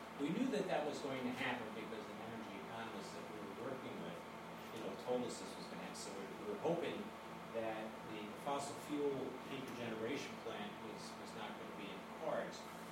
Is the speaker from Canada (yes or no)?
no; Ulster, New York, United States; I'm not from Catskill, but from the town of Ulster.